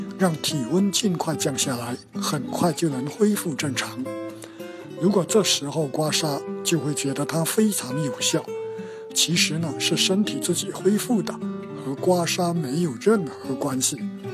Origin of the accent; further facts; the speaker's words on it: Fujian, China; 在我的老家闽南，干脆把中暑叫做凿痧、掉痧